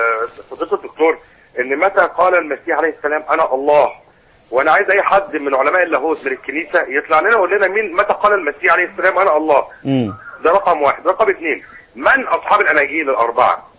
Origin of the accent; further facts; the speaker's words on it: Suez, Suez Governorate, Egypt; حضرتك من السويس